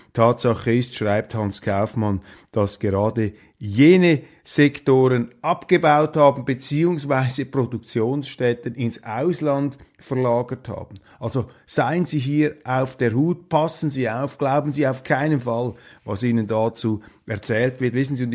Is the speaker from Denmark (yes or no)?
no; Switzerland